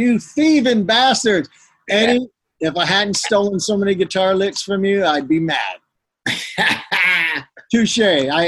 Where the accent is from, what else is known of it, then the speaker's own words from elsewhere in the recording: Richmond, California, United States; I grew up in Richmond, California, and I was surrounded